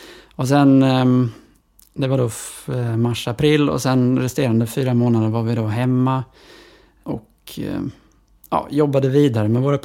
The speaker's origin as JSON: {"language": "Swedish", "town": "Västerås", "region": "Västmanland County", "country": "Sweden", "tie": "born or raised there", "said": "de bodde i Skåne då när jag växte upp i Västerås."}